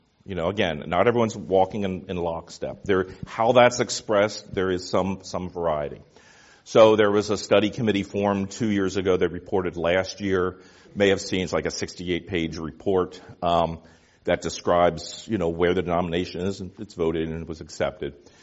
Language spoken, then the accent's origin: English; Northern United States, United States; born there; I was born in the North, so why am I repenting of Jim Crow laws in Mississippi?